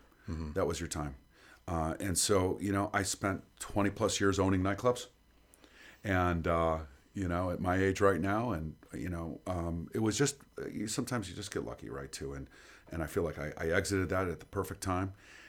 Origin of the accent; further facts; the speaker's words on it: Chicago, Illinois, United States; now in Las Vegas, United States; You know, I'm from Chicago, right? We have a 5 o'clock license